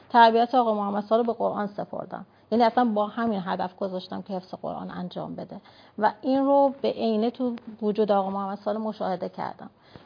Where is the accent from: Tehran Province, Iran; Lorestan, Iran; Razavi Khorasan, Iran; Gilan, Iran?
Lorestan, Iran; Borujerd; ما اهل لرستان هستیم، شهرستان بروجرد.